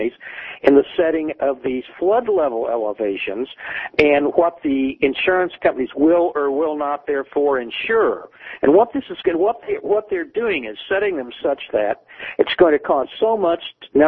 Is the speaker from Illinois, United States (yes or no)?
yes; Illinois, United States; Look, I'm from Illinois, and I've been a lifelong Republican all my life.